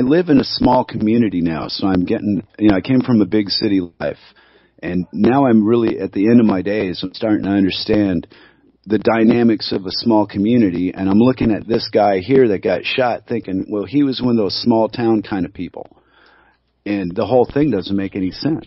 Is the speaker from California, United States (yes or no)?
yes; California, United States; I grew up in California, and I cannot understand a free speech zone in L.A.